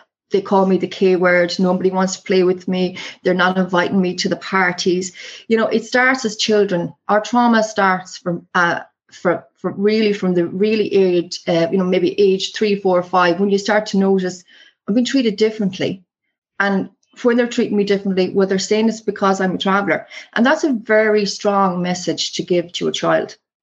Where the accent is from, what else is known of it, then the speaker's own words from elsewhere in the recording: Ireland; You know, after we fought for our freedom as Irish people, after we said that the Republic was going to cherish all its children